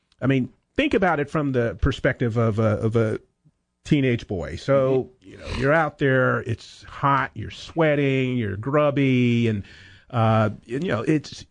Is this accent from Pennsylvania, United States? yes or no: no; Arizona, United States; when I was growing up in Arizona, my mom had me out there in 95-degree heat weeding in an Arizona garden.